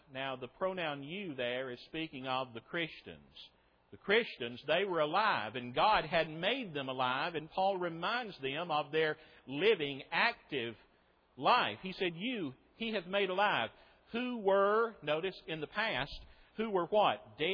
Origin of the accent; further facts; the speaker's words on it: Hayterville, Alabama, United States; Ronnie and I grew up together in Hayterville, Alabama. Went to Hayterville Junior High School together.